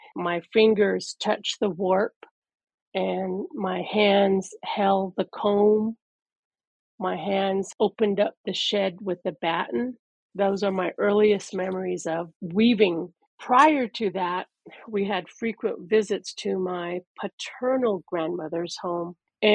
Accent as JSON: {"language": "English", "town": "Fort Defiance", "region": "Arizona", "country": "United States", "tie": "born or raised there", "also_born_or_lived": "Shiprock, New Mexico", "said": "I was born in Shiprock, New Mexico. … his job took us to Fort Defiance, Arizona."}